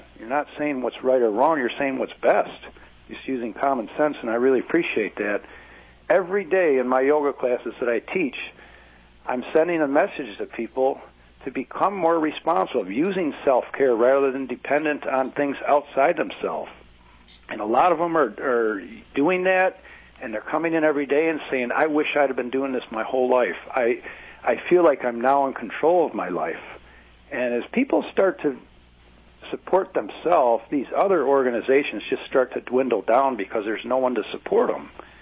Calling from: Clinton Township, Michigan, United States; I'm calling from Clinton Township, Michigan. It's about 10 miles from Detroit.

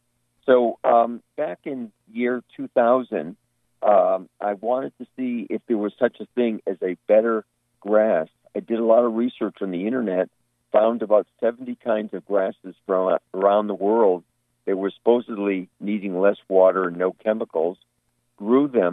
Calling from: Massachusetts, United States; I'm calling from Massachusetts.

